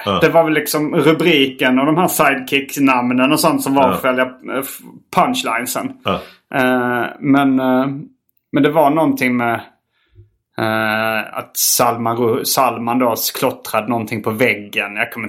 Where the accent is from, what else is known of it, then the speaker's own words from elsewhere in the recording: Lund, Skåne, Sweden; Du och jag har vuxit upp i Lund.